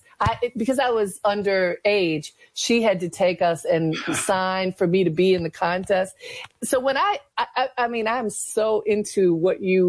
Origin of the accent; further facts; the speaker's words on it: Baltimore, Maryland, United States; So I grew up in Baltimore, and when I was in high school so I graduated in 79.